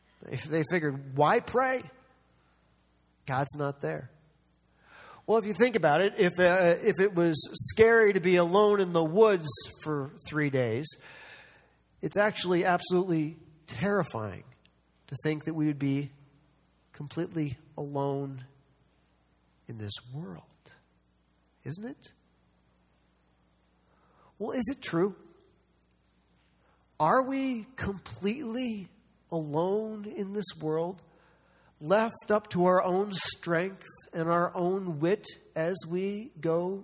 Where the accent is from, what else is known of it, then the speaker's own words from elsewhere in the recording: New York, United States; I grew up in New York State.